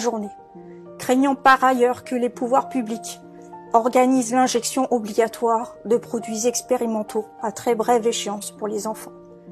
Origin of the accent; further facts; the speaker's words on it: France; en tant qu'auxiliaire de justice, en tant que Française et en tant que mère de famille